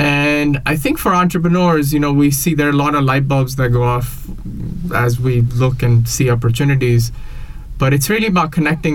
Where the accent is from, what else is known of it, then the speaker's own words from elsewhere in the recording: India; I grew up in India.